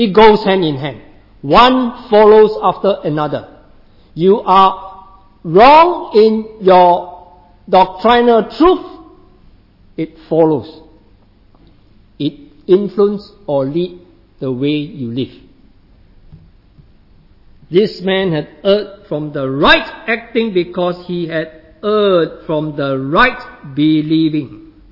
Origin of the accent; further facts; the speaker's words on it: Singapore; those of us who are in Asia and in my home country, Singapore, we are following the same